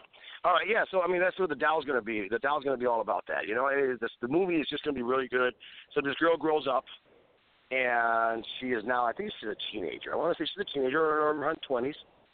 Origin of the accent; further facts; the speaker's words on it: Valparaiso, Indiana, United States; We are gonna probably do a screening here in Indiana, closer to my hometown of Valparaiso, because this is where most of my supporters are at.